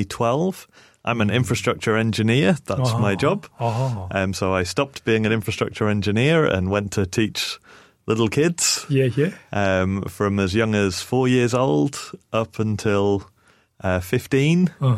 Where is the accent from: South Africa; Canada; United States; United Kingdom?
United Kingdom; England; now in New Zealand; I'm originally from England. Mm-hmm. And my family emigrated to New Zealand probably 25 years ago.